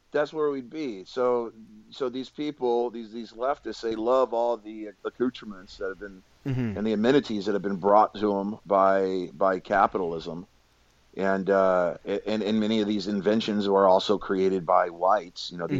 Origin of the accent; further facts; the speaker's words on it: Houston, Texas, United States; also born or lived in San Diego; I growing up in Houston and San Diego, experienced racism on a regular basis